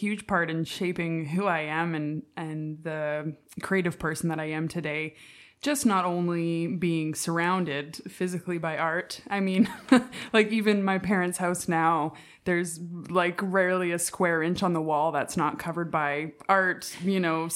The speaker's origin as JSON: {"language": "English", "region": "British Columbia", "country": "Canada", "tie": "born or raised there", "said": "And growing up in the Lower Mainland, we did have the benefit of being kind of in this cultural mosaic"}